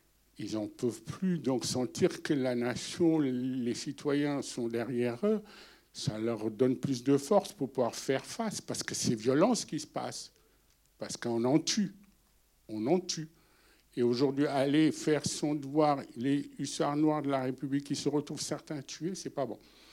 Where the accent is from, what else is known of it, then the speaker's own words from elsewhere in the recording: Nantes, Pays de la Loire, France; je suis nantais, hein, donc je ne suis pas angevin. Je suis nantais, je suis d'origine sénégalaise aussi. Je viens d'Afrique